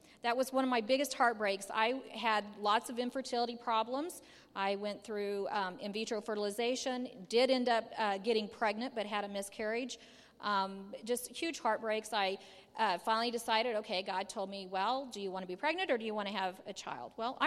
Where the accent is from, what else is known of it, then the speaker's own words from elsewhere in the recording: Kansas, United States; and this was in Kansas. I'm from Kansas, everybody.